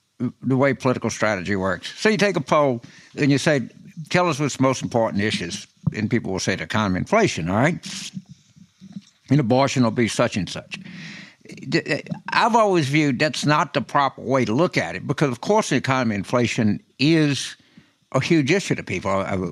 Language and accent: English; New Orleans, Louisiana, United States; if you ask someone in my home state of New Orleans